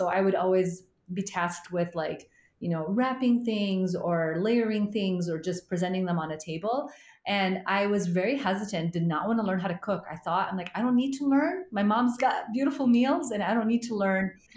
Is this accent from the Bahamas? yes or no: no; Sierra Leone; also born or lived in Zaire; now in United States; I was born in Zaire, actually. And then I lived in Sierra Leone. And so we moved here because there was a civil war that was happening. And so we came to the States as refugees.